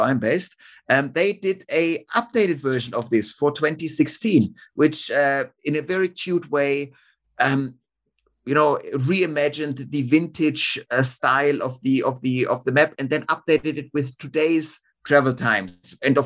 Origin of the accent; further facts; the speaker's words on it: Munich, Bavaria, Germany; the second publisher was from my hometown of Munich.